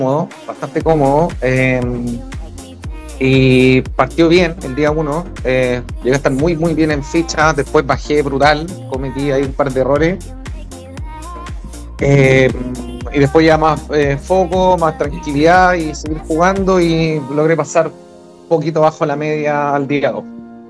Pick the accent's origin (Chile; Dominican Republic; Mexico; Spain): Chile; que como chileno, incluso también fuera de Chile, se sienten felices por el logro